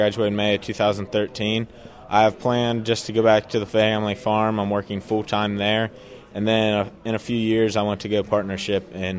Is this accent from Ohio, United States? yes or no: yes; Versailles, Ohio, United States; I'm from Versailles, Ohio. My chapter is I'm from Versailles. That's the city. I work on a family farm.